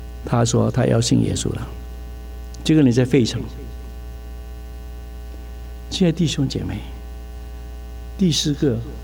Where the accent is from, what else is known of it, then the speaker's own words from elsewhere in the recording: China; 我讲一句很亏欠的话，很多老外为我们中国人流眼泪，闯福音流眼泪，我们中国人有没有我们中国人流眼泪福音的缘故？